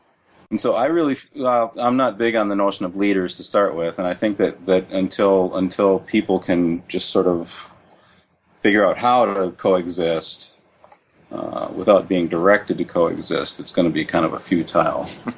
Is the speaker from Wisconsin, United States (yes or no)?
no; Minneapolis, Minnesota, United States; I'm originally from Minneapolis, St. Paul.